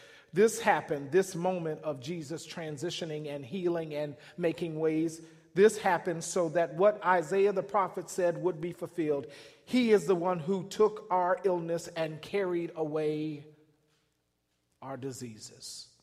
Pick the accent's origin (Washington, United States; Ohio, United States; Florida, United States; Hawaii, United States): Ohio, United States; Cleveland; I'm from Cleveland. You know it is soda.